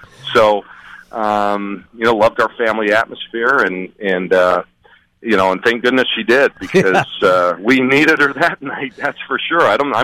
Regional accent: Salt Lake City, Utah, United States; So I grew up in Salt Lake City.

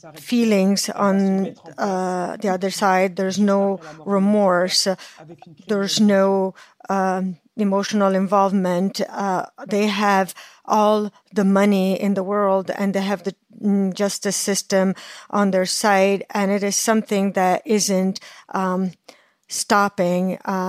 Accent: France; English is a second language; We are people who were born and raised in France. We're French citizens.

